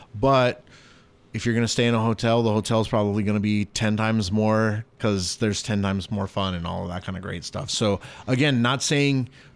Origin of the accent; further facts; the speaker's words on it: Italy; moved away; So I came here from Italy, which is very pro-Christmas.